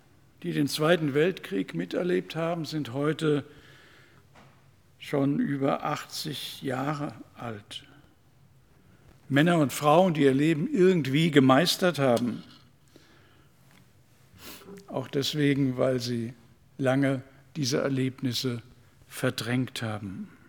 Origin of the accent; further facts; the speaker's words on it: Frankfurt, Hesse, Germany; die auf Frankfurt, da kommen wir her, aus Frankfurt, auf Frankfurts Straßen gefallen sind